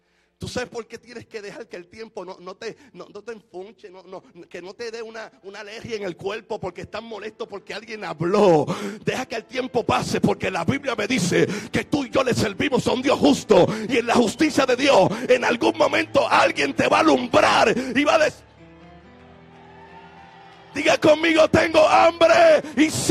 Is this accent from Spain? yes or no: no; Puerto Rico; Y como puertorriqueño de pura cepa, pasé lento.